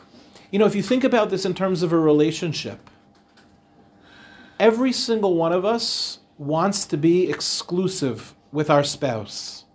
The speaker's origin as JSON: {"language": "English", "town": "Far Rockaway", "region": "New York", "country": "United States", "tie": "born or raised there", "said": "But when I was growing up in Far Rockaway was poor. Far Rockaway was next to Lawrence."}